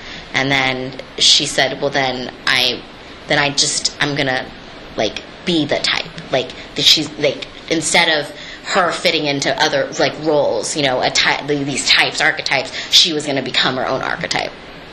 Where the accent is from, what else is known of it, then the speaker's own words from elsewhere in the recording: Maynard, Massachusetts, United States; also born or lived in Kalamazoo, Michigan; because I was born in Kalamazoo, Michigan, and I used to live in Maynard, Massachusetts. So like as a kid, I sounded different than I do now.